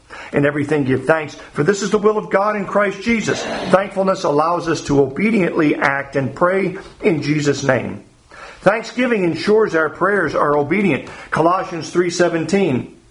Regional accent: Alaska, United States; I was born and raised in Alaska.

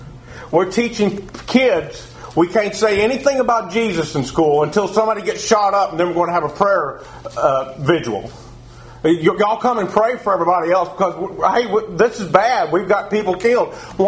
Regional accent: Texas, United States; because see, I'm from Texas, and we're a very prideful person

